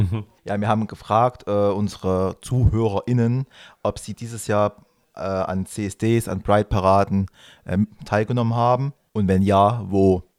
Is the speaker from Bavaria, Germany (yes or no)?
no; Riesa, Saxony, Germany; Zum Beispiel, ich komme ja aus der Nähe von Riesa.